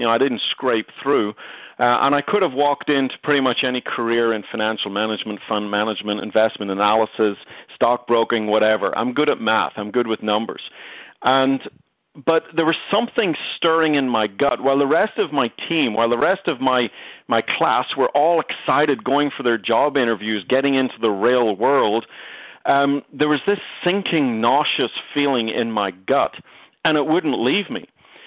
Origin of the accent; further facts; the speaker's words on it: Ireland; now in Dallas, United States; I actually live in Dallas, Texas, but I'm originally from Ireland.